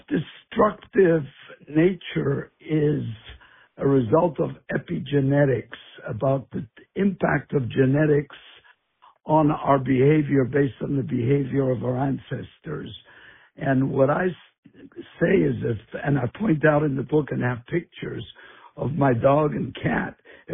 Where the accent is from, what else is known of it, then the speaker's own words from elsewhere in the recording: Cyprus; also born or lived in Israel; I grew up in the Middle East. I was raised in Cyprus in the middle of a conflict between, A, the Greeks trying to get rid of the British, and the Greeks fighting the Turks